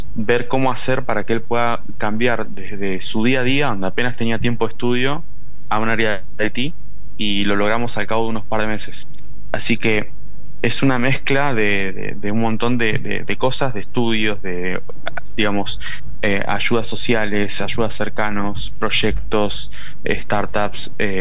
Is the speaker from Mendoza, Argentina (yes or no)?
no; Quilmes, Buenos Aires Province, Argentina; Yo nací en Quilmes, en Villa La Florida. En el lugar donde crecí no había mucho conocimiento sobre estudios universitarios